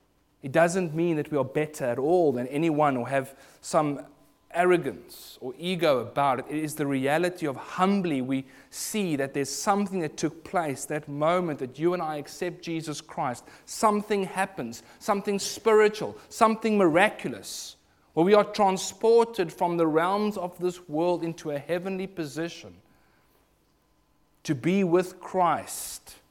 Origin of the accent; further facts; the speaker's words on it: South Africa; embarrassed to be a South African, because they're just not clever sometimes.